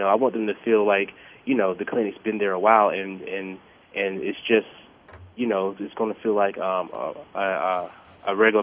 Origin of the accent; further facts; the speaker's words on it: Atlanta, Georgia, United States; because I've worked, in hospitals, and I'm from Atlanta, so I've worked in hospitals in an underserved community in Atlanta